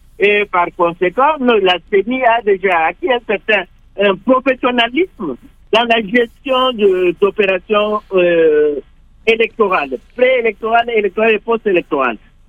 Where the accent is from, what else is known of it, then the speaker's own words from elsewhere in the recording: DR Congo; nous, en tant que Congolais, nous nous approprions de cette opération.